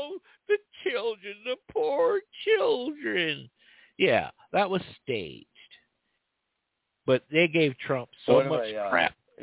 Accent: New York, United States; You know, my home state is New York.

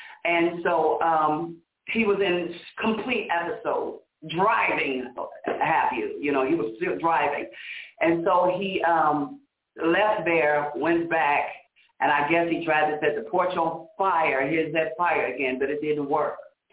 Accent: Ohio, United States; And so my sister from Ohio called. We're from Ohio.

